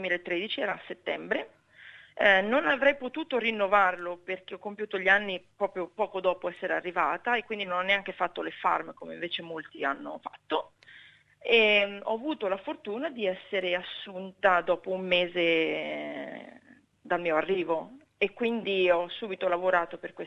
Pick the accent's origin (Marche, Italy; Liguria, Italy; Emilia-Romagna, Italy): Marche, Italy; Ancona; now in Perth, Australia; io vengo da Ancona, che è una città, diciamo, non è che sia proprio una metropoli.